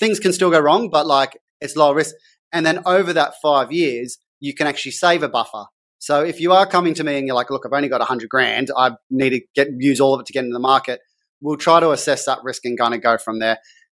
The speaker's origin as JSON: {"language": "English", "town": "Sydney", "region": "New South Wales", "country": "Australia", "tie": "born or raised there", "said": "So I grew up in Sydney's West. It was farmland, like Kellyville and the Hills District didn't exist."}